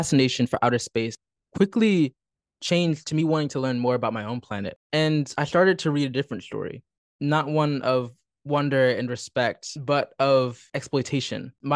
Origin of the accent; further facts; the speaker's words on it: Washington, District of Columbia, United States; I grew up in Washington, D.C. and was a nature lover.